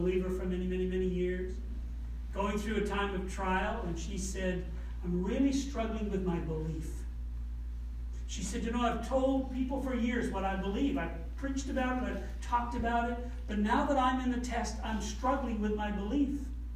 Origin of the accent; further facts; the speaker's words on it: New Brunswick, Canada; I grew up in New Brunswick. And you know New Brunswick? New Brunswick has very fertile soil, but it also has very rocky soil.